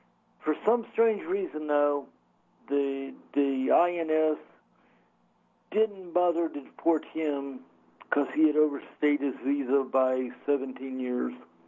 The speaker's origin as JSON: {"language": "English", "region": "Florida", "country": "United States", "tie": "born or raised there", "said": "Yeah, and I grew up in Florida, but I'm perfectly fine with anything above zero compared to this 97 degree heat."}